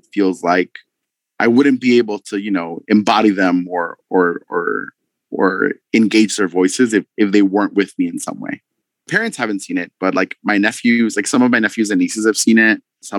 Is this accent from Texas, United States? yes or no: yes; El Paso, Texas, United States; growing up in El Paso and being, you know, like a kid who was, I think, unmistakably feminine.